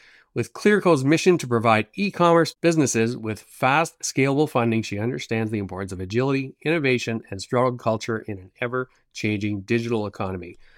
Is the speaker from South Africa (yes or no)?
no; Canada; the one thing that has disappointed me as a Canadian a little bit has been the booing at the hockey games